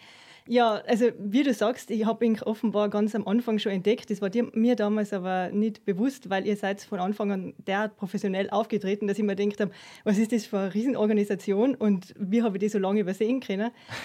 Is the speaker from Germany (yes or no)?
no; Tyrol, Austria; ich bin aus Tirol, wie du schon gesagt hast.